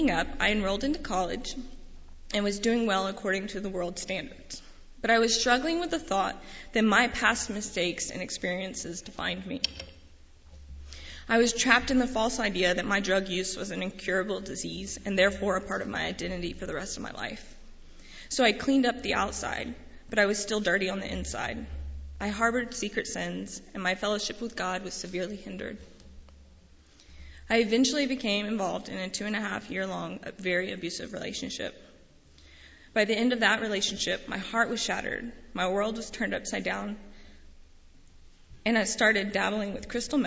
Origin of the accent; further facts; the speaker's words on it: Houston, Texas, United States; I was born in Houston, and I grew up in a Christian family where I was homeschooled and gained great godly values.